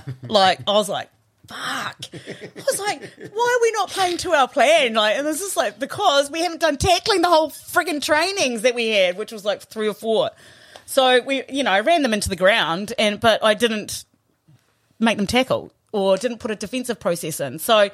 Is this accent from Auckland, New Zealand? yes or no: no; Riverton, Southland, New Zealand; Yeah, so it's probably about 40 minutes out of Invercargill, right south.